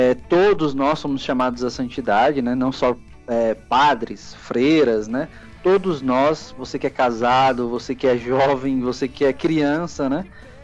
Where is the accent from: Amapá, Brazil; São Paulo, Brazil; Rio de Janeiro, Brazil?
São Paulo, Brazil; also born or lived in Northeast Brazil; eu sou seminarista, sou natural aqui de São Paulo. Na verdade, estou voltando de missão depois de 9 anos no Nordeste. E faço parte da Diocese de Campo Limpo.